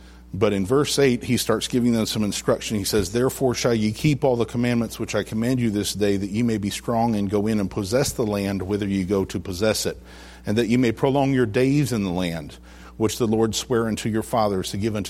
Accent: Indiana, United States; I grew up in Indiana, and if you just drop seed on the ground, it will grow.

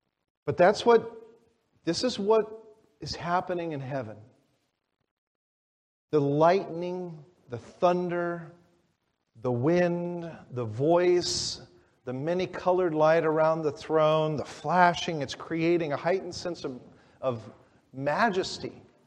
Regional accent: California, United States; being a California boy, I've never been in real violent weather

